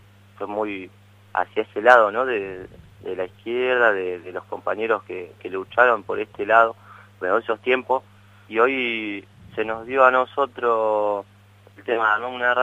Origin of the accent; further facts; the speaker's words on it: Ensenada, Buenos Aires Province, Argentina; Nosotros, bueno, yo soy de Ensenada